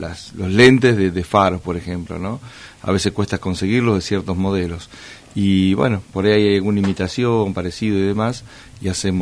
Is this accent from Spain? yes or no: no; Bragado, Buenos Aires Province, Argentina; born there; Yo nací en la ciudad de Bragado